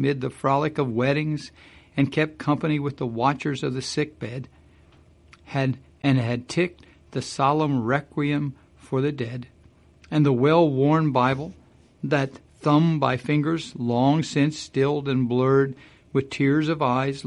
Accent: Midwest, United States; That's what I remember as a kid growing up in the Midwest, where people were family.

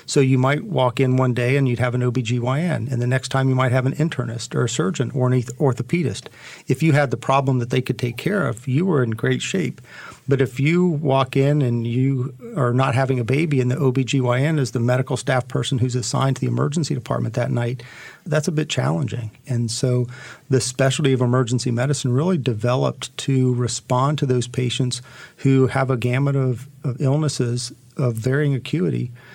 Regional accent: Columbus, Ohio, United States; moved away as an adult; now in North Carolina, United States; I actually was born and raised in Columbus, Ohio, and grew up in a rural community there

